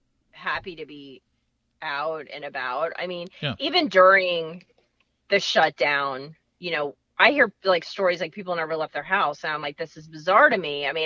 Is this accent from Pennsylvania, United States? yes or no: no; Florida, United States; I'm like, oh, yeah, I'm from South Florida.